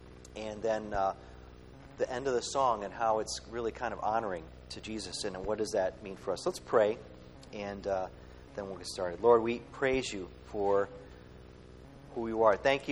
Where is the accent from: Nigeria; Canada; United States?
United States; Chicago, Illinois; The Three Wise Guys, because we're from Chicago.